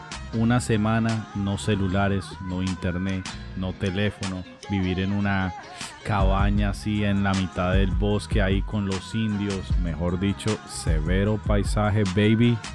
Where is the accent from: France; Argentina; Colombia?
Colombia; yo soy colombiano y lo mío es el rap.